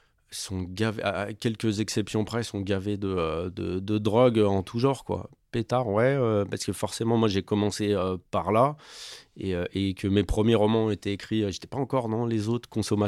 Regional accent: Bry-sur-Marne, Île-de-France, France; moi j'ai grandi dans le Val-de-Marne, dans une famille aisée, j'ai un père médecin, et en même temps dans une ville où il y avait un grand brassage social, ce qui est assez rare en fait. Moi je vivais à Brie-sur-Marne, dans les Hauts-de-Brie

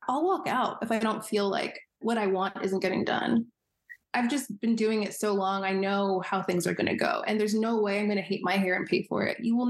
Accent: United States; I'm a Nigerian American girl. I have my manners.

